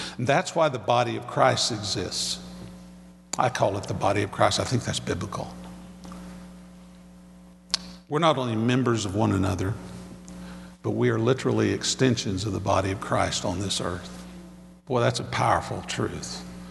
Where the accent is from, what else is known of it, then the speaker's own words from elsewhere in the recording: Texas, United States; this is really hard since I'm from Texas.